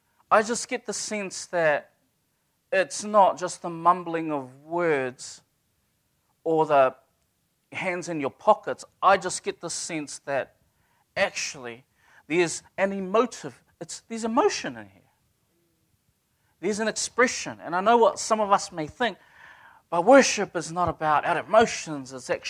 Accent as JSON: {"language": "English", "town": "Levin", "region": "Manawatū-Whanganui", "country": "New Zealand", "tie": "born or raised there", "said": "so I grew up in Taitoko and Levin."}